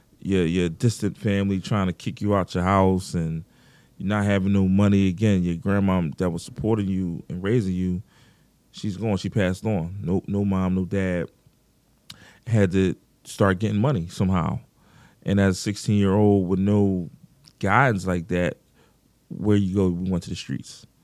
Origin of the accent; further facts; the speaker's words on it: Philadelphia, Pennsylvania, United States; So, of course … I'm born and raised in South Philadelphia.